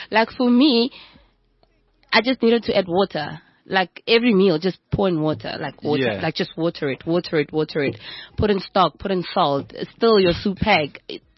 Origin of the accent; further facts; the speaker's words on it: Pretoria, Gauteng, South Africa; So far, I've just been popping up in Pretoria.